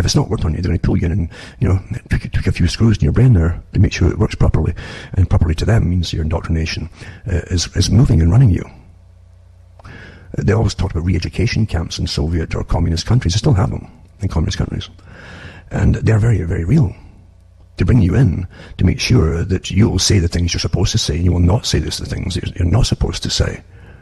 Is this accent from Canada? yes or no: yes; Canada; from Interior Canada